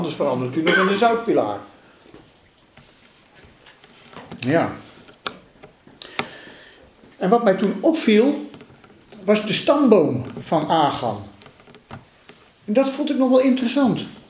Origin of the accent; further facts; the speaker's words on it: South Holland, Netherlands; Ik kom uit het Westland oorspronkelijk.